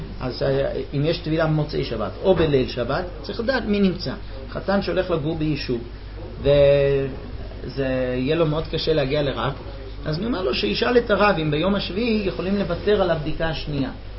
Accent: United States; אני אמריקאי, בארצות הברית סודה, הכוונה זה כל

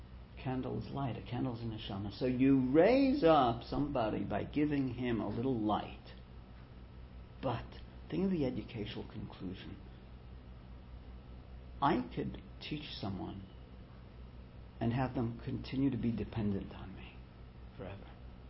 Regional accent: New York, United States; I was almost thinking to say that, but I'm from New York, so I don't fish much.

